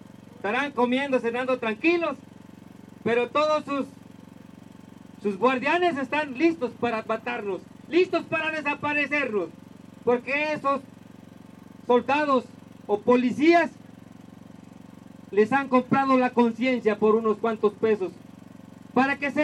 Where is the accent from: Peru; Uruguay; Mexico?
Mexico; estaremos en cualquier maldito punto del país, porque tenemos el derecho como mexicanos.